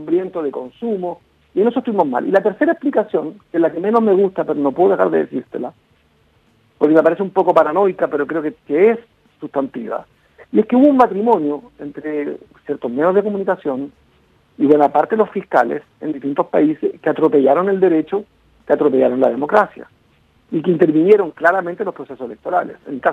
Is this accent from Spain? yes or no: no; Chile; Por eso cuido mis palabras en esta entrevista, porque no estoy ante mi pueblo.